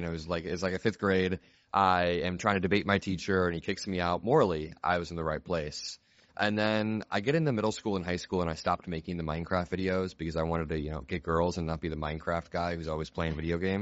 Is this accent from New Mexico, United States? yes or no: no; Indiana, United States; now in Chicago, United States; So, I grew up in Indiana, a red state, and I now live in Chicago.